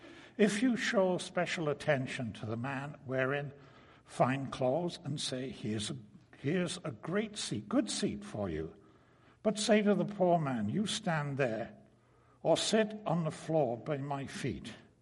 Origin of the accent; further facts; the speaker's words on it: Wales, United Kingdom; where I grew up in Wales, we had a peculiar expression. We always used the phrase our mam and our dad.